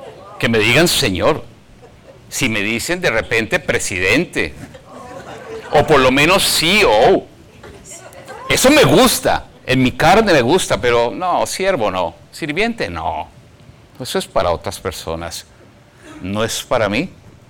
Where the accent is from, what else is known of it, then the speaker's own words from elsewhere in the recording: Bogotá, Colombia; moved away; Hace unos días estaba en mi país, Colombia, en mi ciudad, en Bogotá.